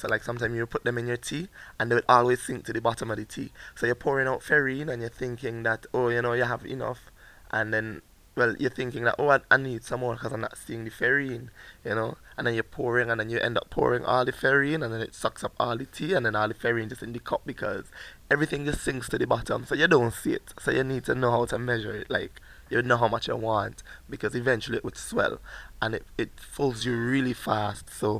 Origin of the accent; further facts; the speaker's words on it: St. Vincent & Grenadines; Alright, so I'm from St. Vincent and the Grenadines. I am 26 years old.